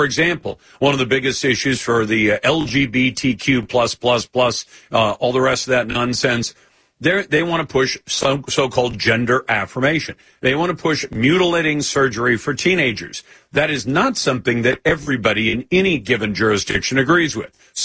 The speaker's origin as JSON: {"language": "English", "region": "Washington", "country": "United States", "tie": "born or raised there", "said": "I wish my home state, the state of Washington, would do it as well."}